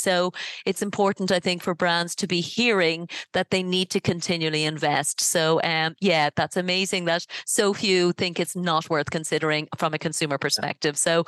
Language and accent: English; Ireland; I'm from Ireland